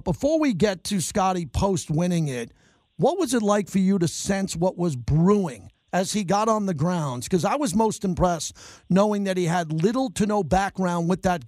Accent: Farmingdale, New York, United States; That's my hometown, actually. I grew up in Farmingdale, Bethpage, and I can't wait for that.

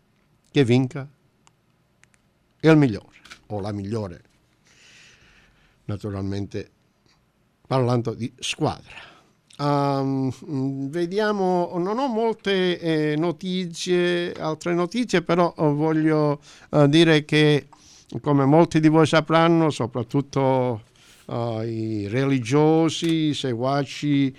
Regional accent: Calabria, Italy; Noi naturalmente da calabresi

